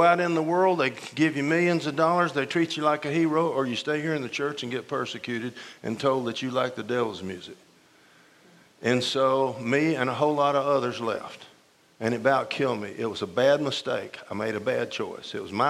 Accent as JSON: {"language": "English", "region": "Georgia", "country": "United States", "tie": "born or raised there", "said": "at my church in 1957 in the Bible Belt in Georgia. I grew up in Georgia."}